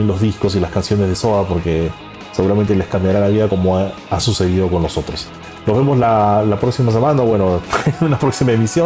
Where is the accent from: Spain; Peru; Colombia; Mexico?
Peru; Javier y yo somos peruanos